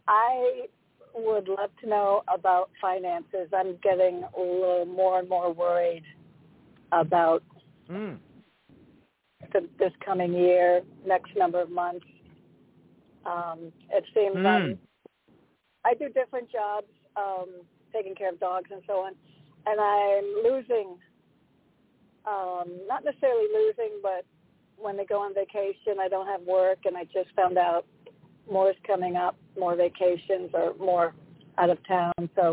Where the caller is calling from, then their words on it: Connecticut, United States; from Connecticut.